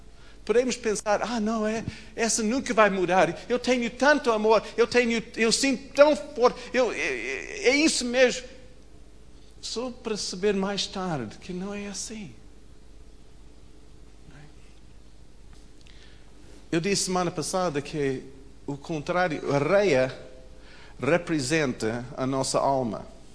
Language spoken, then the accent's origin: Portuguese; Alaska, United States; Portuguese is a second language; Em Alasca, na minha terra, nós temos debaixo do sol gelo.